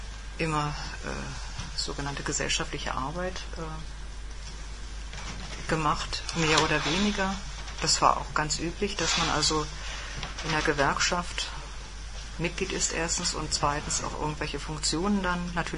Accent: Greifswald, Mecklenburg-Vorpommern, Germany; born there; in meiner Heimatstadt oder in meiner zur Heimat gewordenen Stadt, muss ich eigentlich sagen, ich bin geboren in Greifswald.

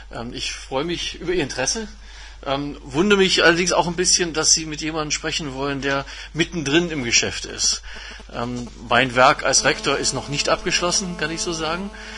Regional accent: Canada; Meine Kindheit in Kanada, die ich auch in ganz normalen kanadischen Schulen verbracht habe

